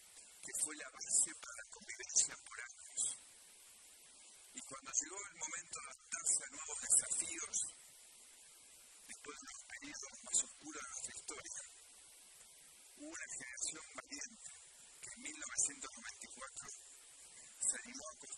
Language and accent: Spanish; Argentina; Estos somos los argentinos.